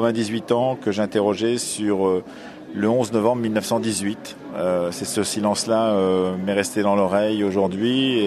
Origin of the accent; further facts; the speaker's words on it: Nouvelle-Aquitaine, France; Du Poitou.